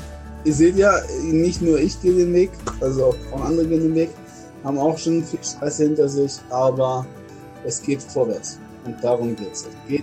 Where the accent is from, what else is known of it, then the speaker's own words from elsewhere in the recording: Weiden, Bavaria, Germany; Ich komme hier aus Weiden, aus der Nähe von Weiden.